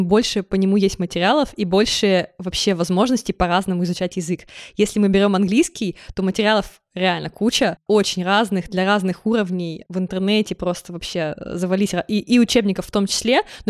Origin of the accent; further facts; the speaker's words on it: Chelyabinsk, Chelyabinsk Oblast, Russia; Я помню, что я вот выросла в Челябинске